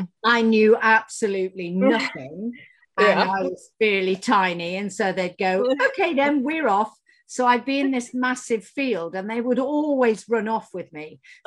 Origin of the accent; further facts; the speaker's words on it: Midlands, United Kingdom; now in Somerset, United Kingdom; Well, I live in the UK. I'm in Somerset, which is down the southwest, although I'm originally from the Midlands.